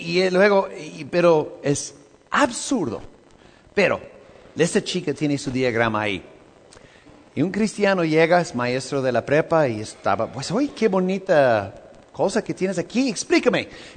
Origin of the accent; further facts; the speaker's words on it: United States; Hay un parque cerca de donde soy, se llama Yellowstone.